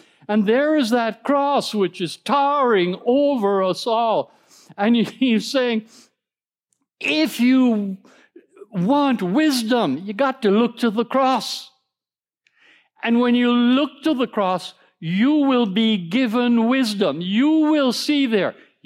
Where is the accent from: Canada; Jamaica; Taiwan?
Jamaica; now in Massachusetts, United States; We're from Jamaica. It's too cold up here in Massachusetts.